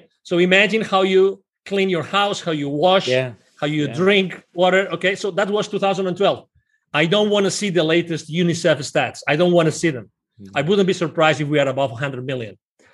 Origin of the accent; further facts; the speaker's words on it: Spain; English is a second language; I'm originally from Spain.